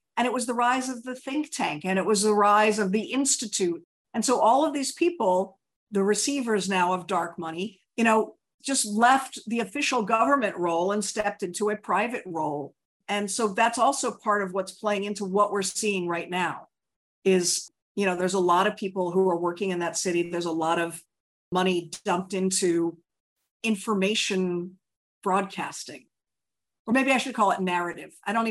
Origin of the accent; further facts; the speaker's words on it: Washington, District of Columbia, United States; so I grew up in Washington, D.C., you know, I guess I was born in the 60s and grew up in the 70s and 80s.